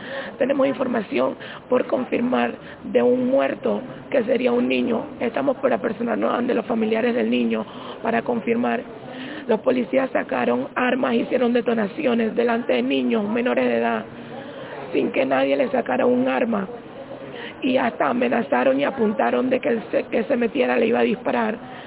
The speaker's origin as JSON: {"language": "Spanish", "country": "Panama", "said": "también somos panameños y tenemos derecho a tener una vivienda digna."}